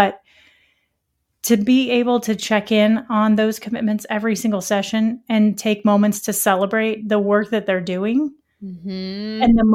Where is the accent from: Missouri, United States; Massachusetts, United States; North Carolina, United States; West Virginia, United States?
Missouri, United States; he's from Missouri, which again, I'm from Missouri.